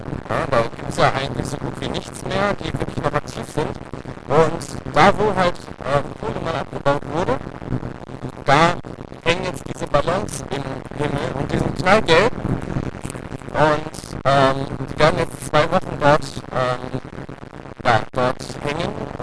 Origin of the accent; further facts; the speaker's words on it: North Rhine-Westphalia, Germany; Und Ruhr 2010 betrifft das Ruhrgebiet, die Kulturhauptstadt, meine Heimat.